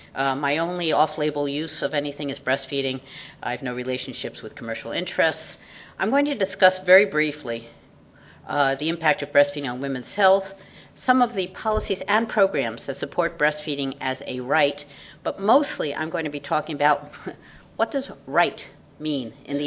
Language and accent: English; United States; I grew up in the United States. I've lived in the United States. I've worked in 50 countries.